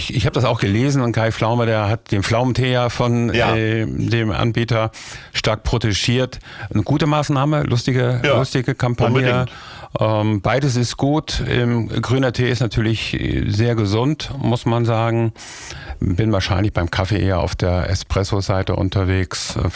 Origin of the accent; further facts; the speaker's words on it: North Rhine-Westphalia, Germany; born there; ich komme gebürtig aus dem Siegerland